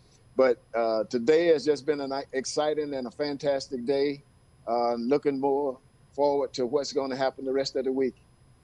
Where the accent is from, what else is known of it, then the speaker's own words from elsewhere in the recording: Athens, Georgia, United States; I'm actually from Athens. I went to Clark Central High School, which is about five blocks away from the University of Georgia campus.